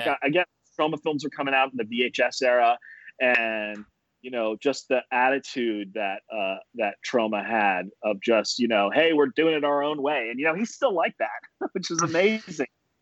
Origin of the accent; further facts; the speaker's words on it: Florida, United States; But, you know, I grew up in Florida, not in New York or Hollywood or any media center.